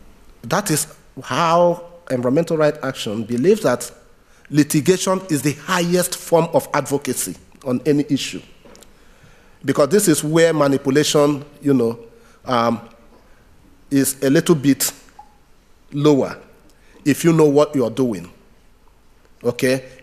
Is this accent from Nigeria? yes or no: yes; Nigeria; working with me as a Nigerian lawyer.